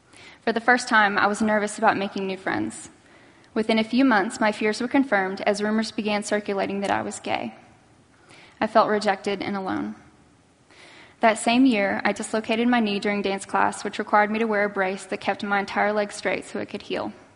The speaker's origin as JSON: {"language": "English", "town": "Dallas", "region": "Texas", "country": "United States", "tie": "born or raised there", "said": "I was born and raised in Dallas by both parents, who are still married today."}